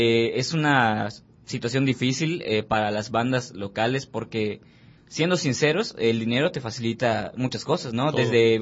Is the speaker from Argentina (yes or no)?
no; Progreso, Yucatán, Mexico; pues somos oriundos de Progreso y tenemos que llegar aquí a la capital.